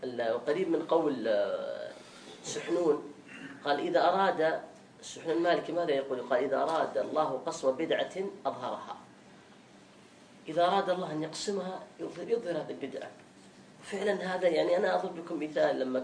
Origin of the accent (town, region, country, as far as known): Saudi Arabia